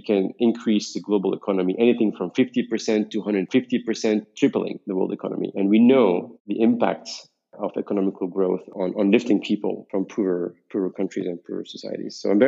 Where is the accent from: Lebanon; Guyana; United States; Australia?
Lebanon; Beirut, Beirut Governorate; Yeah, I was born in Lebanon in 1980. The first 11 years of my life was the Civil War. And I was living near the borders or the Green Line between Beirut East and Beirut West.